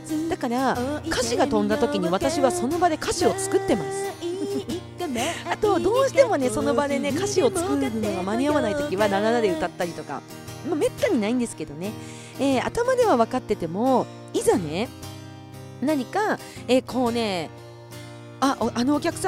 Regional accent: Kushiro, Hokkaido, Japan; そして6月の23日地元の釧路で

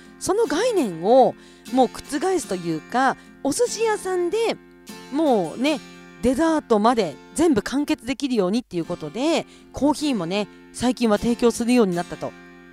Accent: Kushiro, Hokkaido, Japan; 残念ながらね私の地元釧路にはないんですけれども

